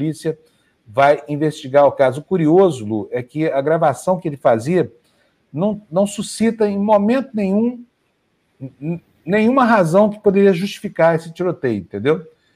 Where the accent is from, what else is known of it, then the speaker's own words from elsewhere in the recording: Cerrado, Brazil; Acho que é porque eu sou do Cerrado